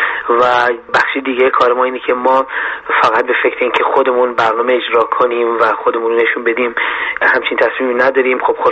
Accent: Iran; به عنوان یک ایرانی که خب در زمینه ادبیات و موسیقی تلاش میکنه،

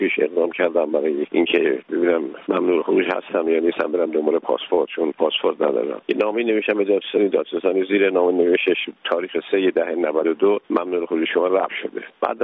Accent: Iran; آقا من یه ایرانی هستم

